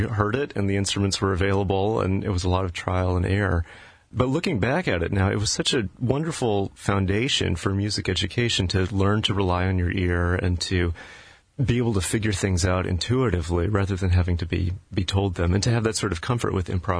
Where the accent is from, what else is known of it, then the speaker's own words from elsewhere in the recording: Maine, United States; born there; So I was born in Maine, but both of my parents are from Missouri originally